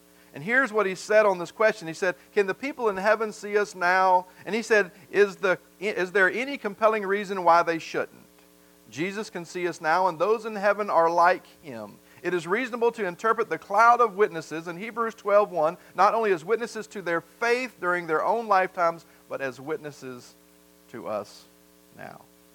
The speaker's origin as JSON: {"language": "English", "region": "the South", "country": "United States", "said": "I am from the South."}